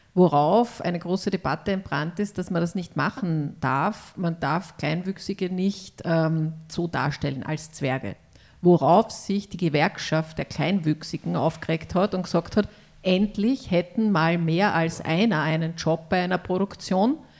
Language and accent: German; Styria, Austria; now in Vienna, Austria; ich komme ja aus der Steiermark und bin ja in Wien eine Zurgraste